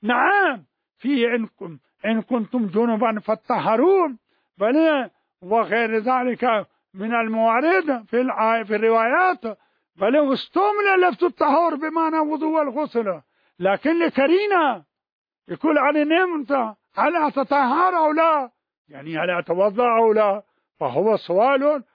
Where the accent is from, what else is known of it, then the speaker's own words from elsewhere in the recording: Najaf, Najaf Governorate, Iraq; هذا عندنا في النجف يكون أبو رقبة